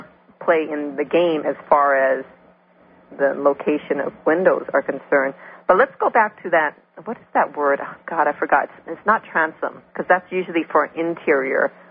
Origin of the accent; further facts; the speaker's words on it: Hawaii, United States; and I grew up in Hawaii, and you know, we're on the mainland